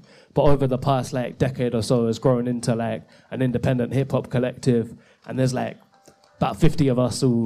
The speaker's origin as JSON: {"language": "English", "town": "Crawley", "region": "South East England", "country": "United Kingdom", "tie": "born there", "said": "I am a musician from Crawley. I don't know if any of you know where Crawley is, but that's where I was born. It's right by Gatwick Airport."}